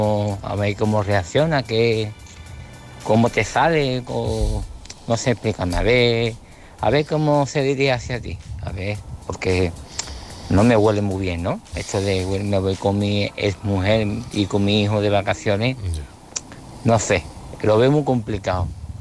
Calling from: Seville, Andalusia, Spain; de Sevilla.

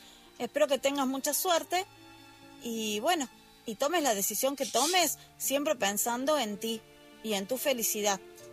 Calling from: Argentina; desde Argentina

